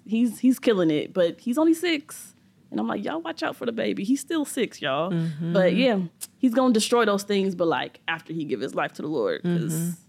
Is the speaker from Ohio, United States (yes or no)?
no; St. Louis, Missouri, United States; now in Tacoma, United States; I'm originally from St. Louis. So, Midwest girl. Definitely outcast down here in the South. But it was okay. My country swing kind of, like, fit in. But yeah, from St. Louis. We live in Tacoma, Washington, which is not Washington, D.C.